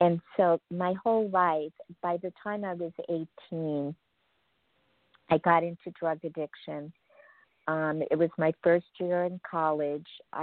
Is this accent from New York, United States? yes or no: yes; Merrick, New York, United States; I grew up in Merrick, Long Island. And when I think of growing up in Merrick, Long Island, it was a community where things like this don't happen.